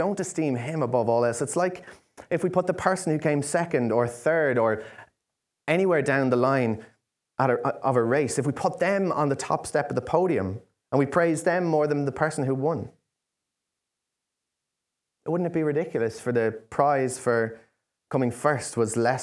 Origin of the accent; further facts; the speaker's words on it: County Laois, Ireland; being an Irishman, I have never seen Ireland win in a big World Cup, unfortunately. And being a Laois man, I am yet to see my county in an All-Ireland final, sadly.